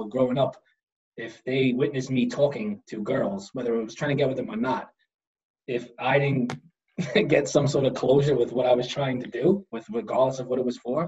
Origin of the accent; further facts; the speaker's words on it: Brooklyn, New York, United States; It's also I'm from Brooklyn. So you don't know people being fake. Up here, no one's fake.